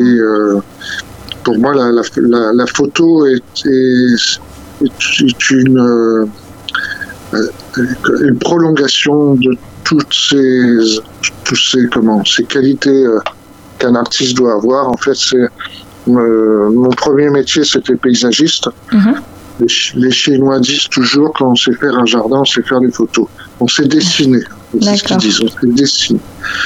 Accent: Paris, Île-de-France, France; Donc, très petit, je suis parisien, je suis toujours.

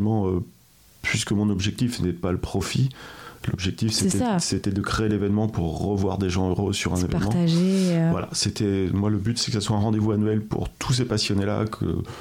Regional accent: Alençon, Normandy, France; born there; Alors moi, je suis chevin, je suis né à Alençon

